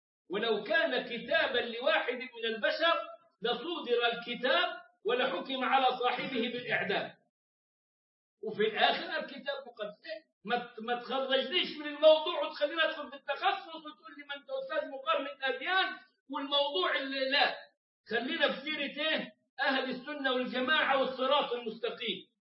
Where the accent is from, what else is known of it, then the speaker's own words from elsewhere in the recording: Egypt; وكانوا المشايخ الكبار عندنا في مصر وسجلوا القرآن على الاسطوانات